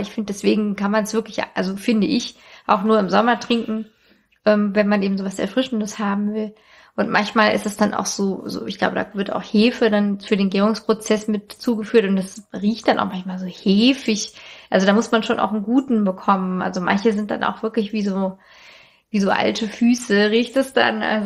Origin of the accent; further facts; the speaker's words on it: Frankfurt, Hesse, Germany; Also, ich komme ja hier aus Frankfurt.